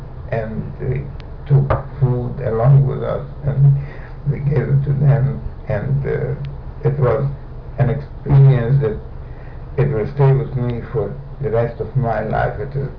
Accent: Transylvania, Romania; There were two of us total from my hometown, a total of 24 from all over the Transylvania, from this territory, total of 24, two were taken from our hometown, and I was one of the two.

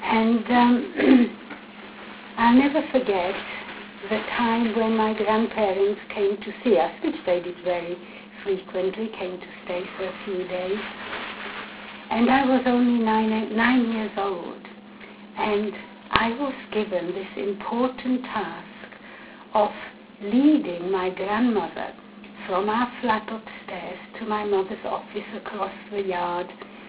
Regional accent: Čelakovice, Central Bohemian Region, Czechia; English is a second language; Well, in a hospital in Prague, because we actually lived on the fringes of the city in a little town called Čelakovice.

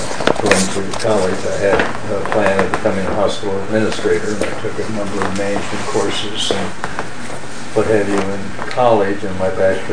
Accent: Iowa, United States; Actually, I grew up in Iowa, but I went out to California to go to school.

